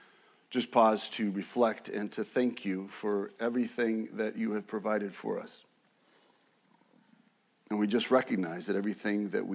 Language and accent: English; Mexico; It's growing up in Mexico, so pesos were the thing.